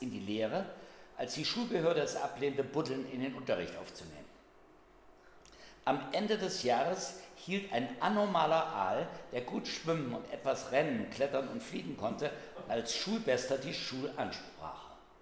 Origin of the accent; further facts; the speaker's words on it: Hesse, Germany; wir sind übrigens keine Wessis, ne? Wir sind Nordis. Ja, wir kommen aus Nordhessen, ne? Aus der Nähe von Kassel.